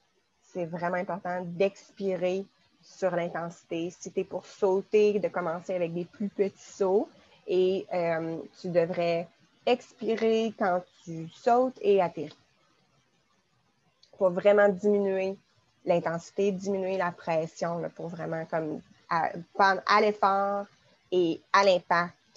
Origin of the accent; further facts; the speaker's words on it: Quebec City, Quebec, Canada; mais les gens avec qui j'ai grandi à Québec.